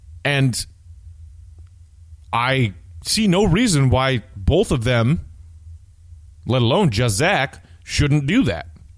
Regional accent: Glen Ellyn, Illinois, United States; Shout out Wheaton. I grew up in Glen Ellyn, one town over.

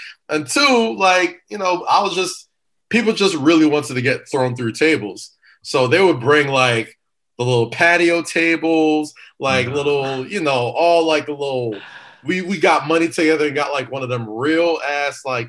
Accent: Staten Island, New York, United States; And, you know, again, growing up in Staten Island, you know, having young, crazy white friends

